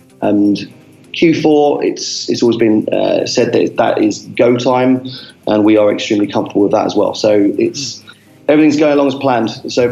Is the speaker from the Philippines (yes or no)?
no; United Kingdom; it's extremely easy to do business over there as a Brit over there, very well received